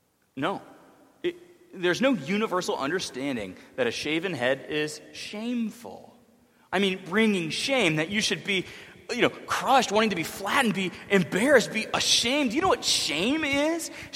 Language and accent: English; the South, United States; I'm from the South.